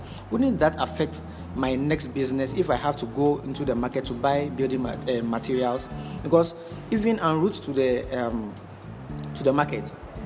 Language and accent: English; Ghana; I'm a Ghanaian.